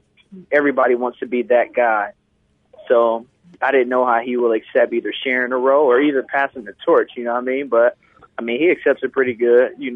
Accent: Columbus, Ohio, United States; No, I'm originally from Columbus, Ohio.

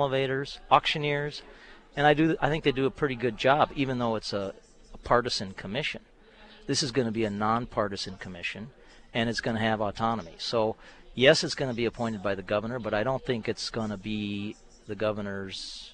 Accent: Bismarck, North Dakota, United States; Well, I grew up in Bismarck.

